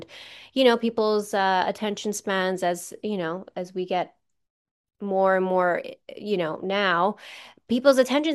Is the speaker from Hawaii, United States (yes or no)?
yes; Hawaii, United States; So I was born and raised here in Hawaii, but I am part Samoan from my mother's side and part Caucasian from my dad's side, who's from Arizona.